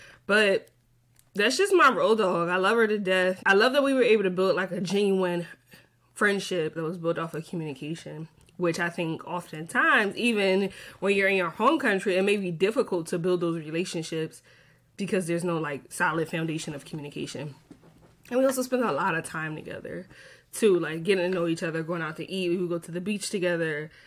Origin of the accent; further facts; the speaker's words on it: United States; I think actually because Barfina is from Turkey, I am from the United States.